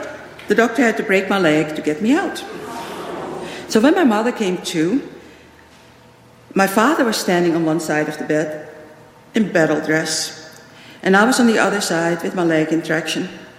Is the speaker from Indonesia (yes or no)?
yes; Indonesia; But growing up in Indonesia was magical.